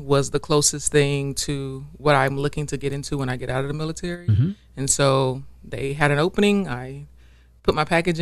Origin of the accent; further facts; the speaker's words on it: San Augustine, Texas, United States; I'm originally from San Augustine, Texas.